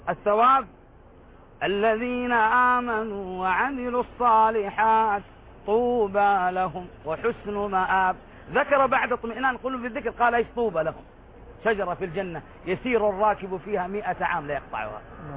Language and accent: Arabic; Khulais, Makkah Province, Saudi Arabia; فلما مر النبي بجبل هو في خليص في بلدتي، ولي الشرف أن يكون هذا الجبل في جمدان